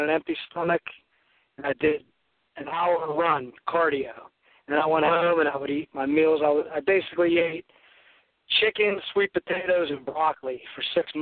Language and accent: English; Pittsburgh, Pennsylvania, United States; I'm from Pitts, PA, born and raised.